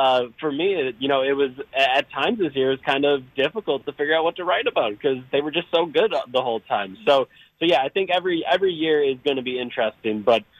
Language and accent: English; Slinger, Wisconsin, United States; Yeah, so I'm originally from Slinger, Wisconsin. So I grew up watching the Bucks